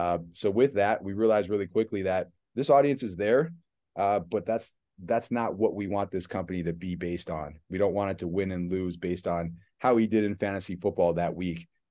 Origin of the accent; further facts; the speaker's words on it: Buffalo, New York, United States; Growing up in Buffalo, New York, a Bills fan would not buy a Gronk shaker just because they're a Bills fan.